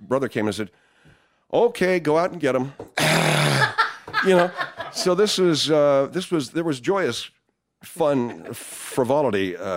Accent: Arcadia, United States; That never happened to me at all growing up in Arcadia.

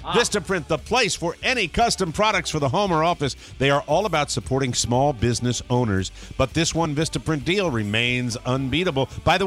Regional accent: Glastonbury, Connecticut, United States; now in Florida, United States; the update in my hometown of Glastonbury, Connecticut, where I still peek at real estate just for fun, is hot.

